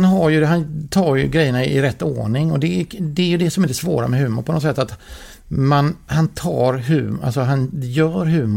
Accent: Skåne, Sweden; som skåning.

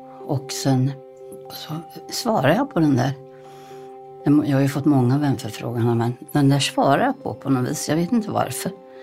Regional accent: Småland, Sweden; Och då sa jag att jag var från Småland.

